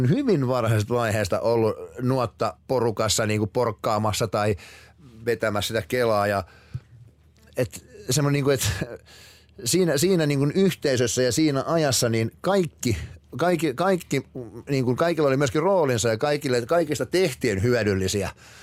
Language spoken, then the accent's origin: Finnish; Inari, Lapland, Finland; olen Inarista syntyjäni ja siitä niin kuin Inarista vähän eteenpäin Kettujoella löytyy isäni kotitalo, missä silloin no käytännössä niin kuin asuttiin Inarin kylällä tai siis Kettujoella